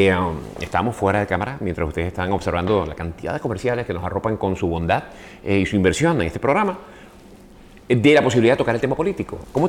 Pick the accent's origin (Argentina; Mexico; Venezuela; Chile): Venezuela; Yo que vengo de Venezuela